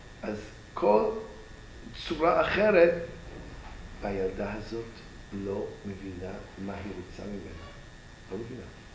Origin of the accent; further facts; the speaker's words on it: United States; יש אתוס אמריקאי, גדלתי שם, מה אני אעשה?